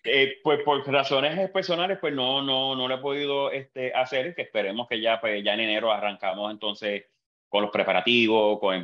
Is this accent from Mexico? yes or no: no; Puerto Rico; tuve la babilla, como decimos puertorriqueños